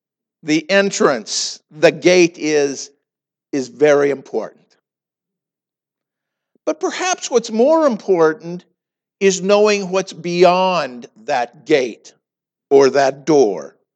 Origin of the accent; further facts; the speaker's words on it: Montana, United States; I come from Montana, and you know out there, cattle is king.